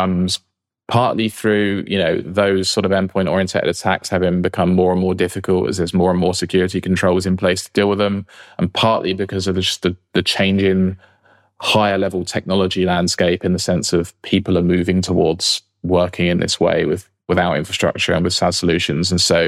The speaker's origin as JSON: {"language": "English", "country": "United Kingdom", "said": "I'm British"}